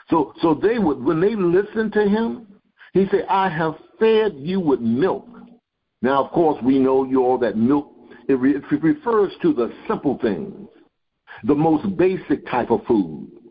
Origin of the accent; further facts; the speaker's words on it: Miami, Florida, United States; Now, I remember when I was a youngster growing up in Miami